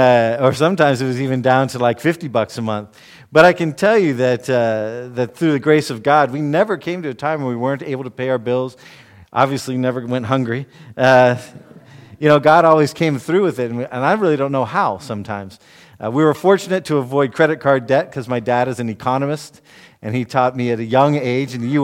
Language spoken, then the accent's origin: English; United States; I'm from the United States, for those of you who don't know